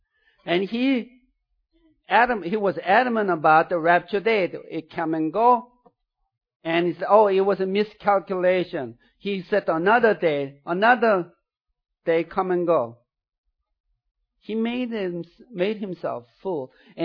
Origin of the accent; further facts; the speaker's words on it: South Korea; first language Korean; English is a second language; As I was growing up in Korea, there was no such a thing as article in our language.